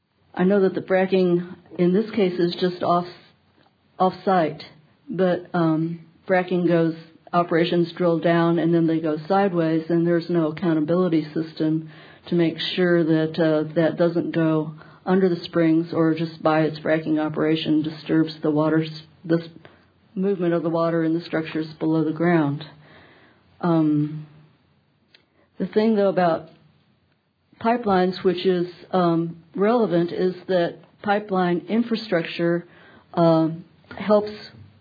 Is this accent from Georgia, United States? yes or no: no; Austin, Texas, United States; born there; I was born in Austin.